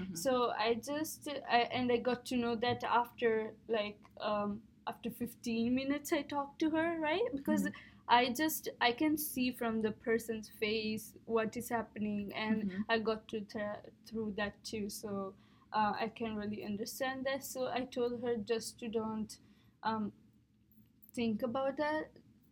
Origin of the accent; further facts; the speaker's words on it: Italy; English is a second language; actually I came from Italy, so completely different